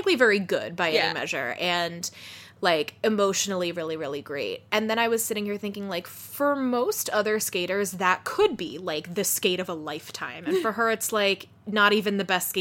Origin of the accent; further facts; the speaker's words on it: United States; and I'm not saying this because I'm American